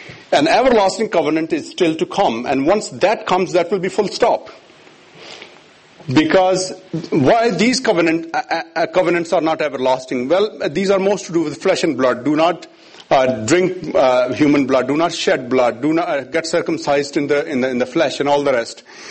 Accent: Pakistan; I was born and raised in Pakistan.

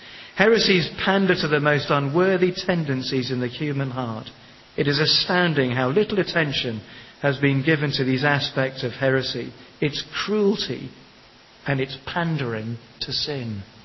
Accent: Western, Kenya; When I was born and brought up in Africa

